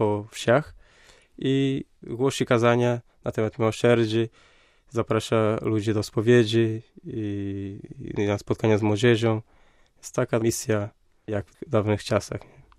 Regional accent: Norte, Portugal; Polish is a second language; pochodzę z Portugalii, z północy, na Cid Cavaleiros, który się znajduje 17 km od Balsamão.

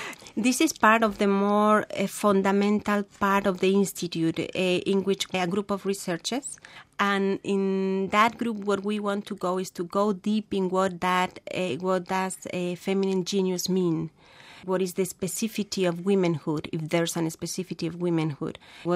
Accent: Spain; moved away; I'm from Spain, but I've been here for 13 years and a half.

